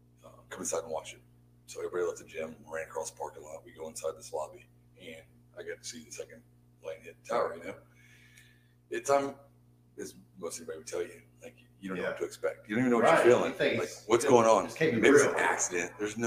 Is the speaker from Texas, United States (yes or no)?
yes; Texas, United States; You know, even growing up in Texas, I just didn't realize because in Galveston and Freeport, all the stuff, there's waves.